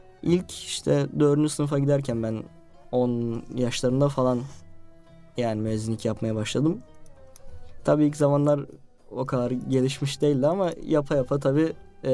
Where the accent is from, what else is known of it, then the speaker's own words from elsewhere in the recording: Istanbul, Turkey; also born or lived in Gören, Balıkesir; 2008 yılında Balıkesir'in Gören ilçesinde doğdum. 4 yıl kadar Balıkesir'de kaldık. Babam imam, annem ev hanımı olarak çalışıyorlar. Babam 2012'de İstanbul'a gelene kadar hep Balıkesir'deydik.